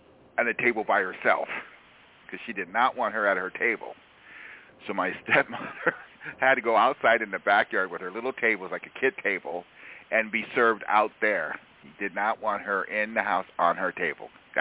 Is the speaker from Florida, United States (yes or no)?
no; California, United States; Back east is Washington, D.C., Baltimore, Maryland. We're from California.